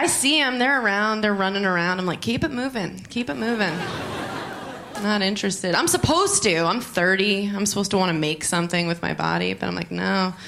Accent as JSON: {"language": "English", "region": "New York", "country": "United States", "tie": "born or raised there", "said": "But I'm from New York. Like, I lived there my whole life. But people always think I'm from the Midwest."}